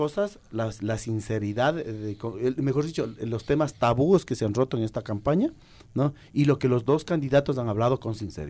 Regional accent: Quito, Pichincha, Ecuador; A mí me preocupa, por ejemplo, como quiteño

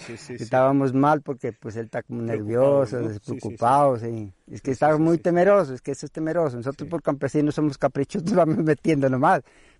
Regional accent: Chuza, Colombia; now in Alto San Francisco, Colombia; Yo soy de Chuza, pero vivo acá en el Alto San Francisco porque soy casado acá.

